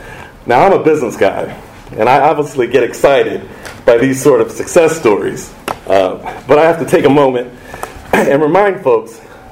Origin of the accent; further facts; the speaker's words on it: Dayton, Ohio, United States; even as local elections are taking place in my hometown community right now, I can think of nothing better to do than to be with you today talking about new market tax credits. It is so important to continuing the development that's been taking place in Dayton